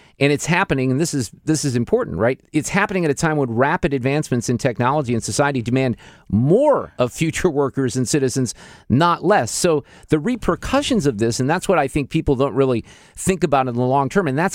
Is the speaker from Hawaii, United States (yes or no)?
no; Missouri, United States; I grew up here in the Parkway District, spoiled.